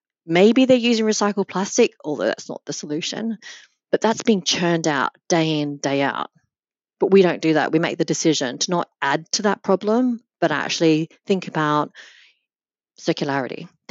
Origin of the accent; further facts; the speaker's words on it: Australia; I come from Australia.